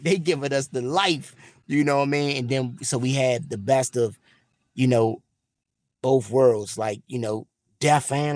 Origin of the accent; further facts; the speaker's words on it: Washington, District of Columbia, United States; like growing up in Washington, D.C., watching people being, you know, being murdered, losing their life